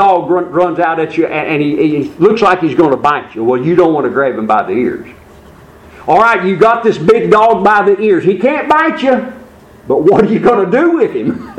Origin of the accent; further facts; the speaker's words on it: Conway, United States; where I grew up, in the congregation where I grew up in Conway, there was a bunch of kids.